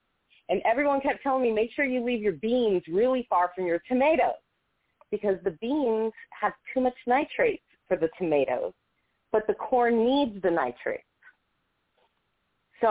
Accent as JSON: {"language": "English", "region": "New England", "country": "United States", "tie": "born or raised there", "said": "Well, you know, I grew up in New England, and the soil there"}